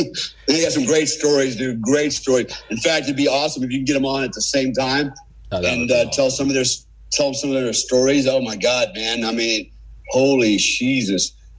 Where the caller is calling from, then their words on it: Bali, Indonesia; But so I'm calling you from Bali. What a cool place, right? I live here. It's paradise, literally.